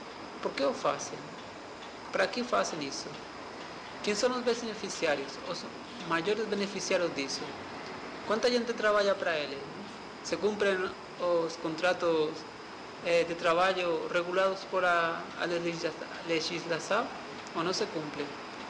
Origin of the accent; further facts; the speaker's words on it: Extremadura, Spain; Portuguese is a second language; Há um cantautor da minha terra, de Extremadura, não? Mas também acho que sou extremeño